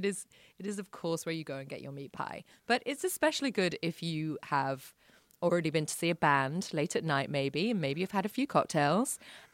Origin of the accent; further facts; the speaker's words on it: London, United Kingdom; now in Sydney, Australia; And I grew up around London, and you have to pay to use a public bathroom in London.